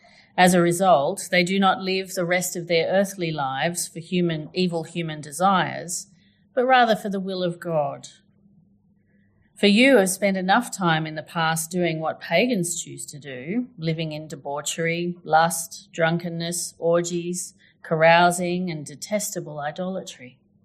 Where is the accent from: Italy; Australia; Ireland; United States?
Australia; as a Christian growing up in Australia